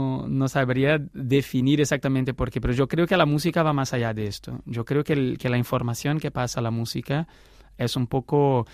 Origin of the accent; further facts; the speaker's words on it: Brazil; Spanish is a second language; moved away; Yo cuando salí de Brasil con mi música, yo creía que tocaría para brasileños que vivían afuera de Brasil